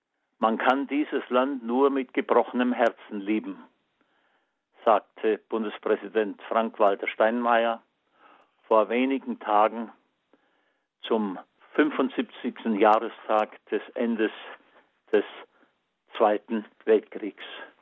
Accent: Bavaria, Germany; in meiner Heimatstadt im Unterallgäu

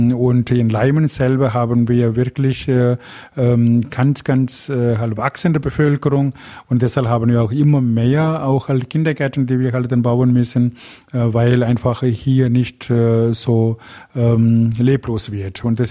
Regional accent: India; German is a second language; moved away as an adult; now in Germany; ich komme aus Indien, ich bin ein Tamile und ich bin viele Jahre bei den Steilmissionaren gewesen.

